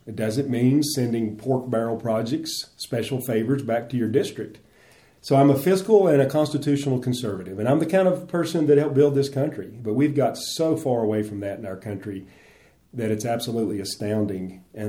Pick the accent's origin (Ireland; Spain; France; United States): United States; Virginia; born there; And I was born in Virginia, spent a lot of my career in the southeastern U.S. working for university and the government.